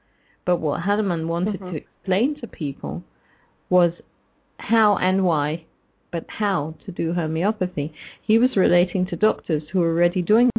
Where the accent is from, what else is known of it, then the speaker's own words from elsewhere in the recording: Hungary; accent: Hungarian; English is a second language; I call it antipathic, enantiopathic, or palliative, but that's because I'm not using my Hungarian accent today.